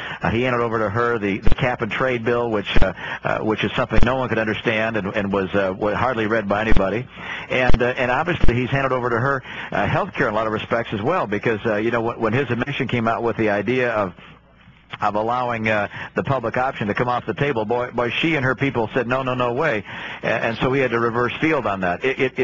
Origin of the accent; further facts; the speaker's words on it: Massachusetts, United States; I guess it's good for my home state of Massachusetts to have the president and all of his people come